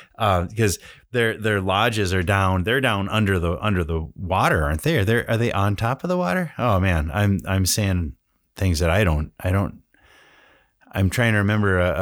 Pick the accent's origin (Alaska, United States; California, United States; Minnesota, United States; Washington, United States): Minnesota, United States; Litchfield; As you may or may not know, I grew up in Litchfield, Minnesota, which is in Meeker County.